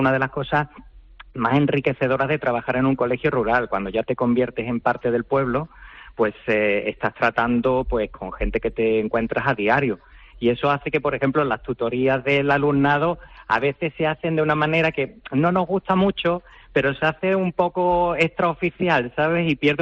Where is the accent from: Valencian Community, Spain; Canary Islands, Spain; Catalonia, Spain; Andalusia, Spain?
Andalusia, Spain; Málaga; now in Jubrique, Spain; yo soy una persona que me consideraba extremadamente urbanita. Yo soy de Málaga, del barrio de Ciudad Jardín